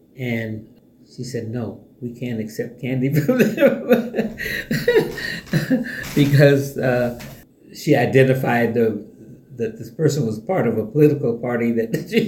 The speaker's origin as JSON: {"language": "English", "town": "Witherby", "region": "New York", "country": "United States", "tie": "born or raised there", "said": "Looking at upstate New York, where most of those prisons were built, from, you know, in my hometown area, as a matter of fact, they built one of those prisons right across the street from my home in Witherby."}